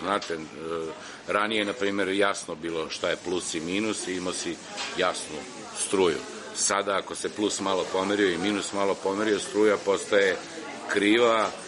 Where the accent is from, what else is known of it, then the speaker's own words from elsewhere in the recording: Pančevo, Vojvodina, Serbia; To znam od ljudi s kojima sam odrastao u Pančevu